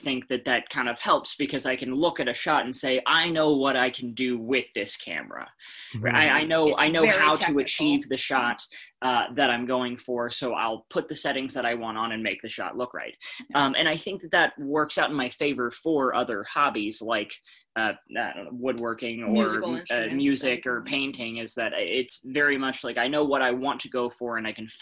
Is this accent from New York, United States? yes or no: no; Alabama, United States; I grew up in Alabama, college football town, so I watched a lot of Alabama football